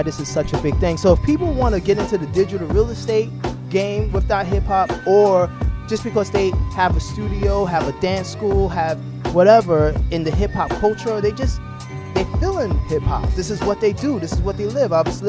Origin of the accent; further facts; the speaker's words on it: Bronx, New York, United States; I'm from the Bronx, like you said. I'm from University Morris Heights, right? Yeah, right around the corner from where … did his thing, right?